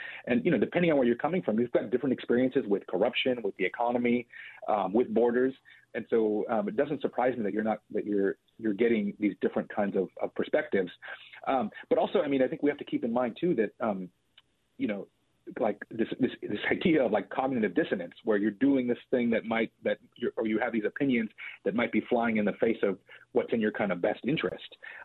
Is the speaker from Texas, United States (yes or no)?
yes; McAllen, Texas, United States; also born or lived in Pharr; I grew up partly in McAllen and Farr. And so when I was a kid in the 80s, I was just accustomed to seeing people coming across the river all day long.